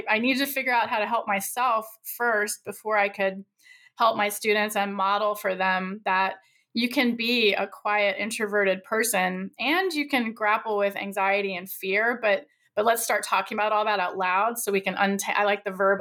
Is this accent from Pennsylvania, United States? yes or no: no; Virginia, United States; So I grew up in Virginia and I went straight through to law school right after undergrad and the same university.